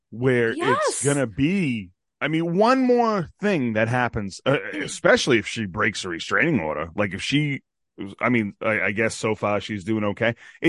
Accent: Boston, Massachusetts, United States; I'm from Boston. I'm a huge Celtics fan.

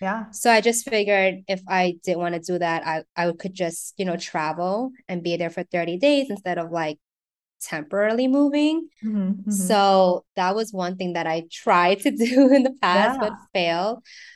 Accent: New York, United States; since I grew up in the Lower East Side and it was so chaotic

